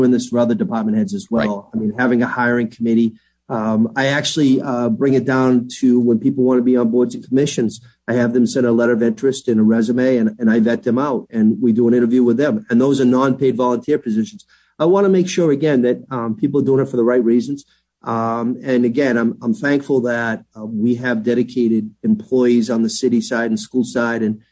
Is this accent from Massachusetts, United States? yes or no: yes; Brockton, Massachusetts, United States; I know many of them from my years of growing up in Brockton.